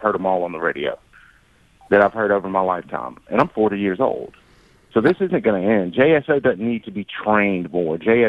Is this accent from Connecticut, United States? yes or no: no; Georgia, United States; now in Florida, United States; I'm from Georgia. I'm a transplant here in Florida. I've only been here roughly 2 years. And these are the same things that have been going on for years where I'm from in Georgia.